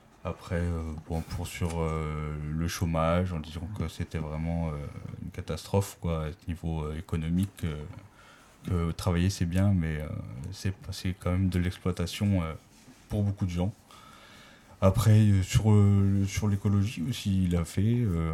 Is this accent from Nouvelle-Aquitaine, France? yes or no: no; Brest, Brittany, France; parce que déjà, on est de Brest, mon père était de Brest.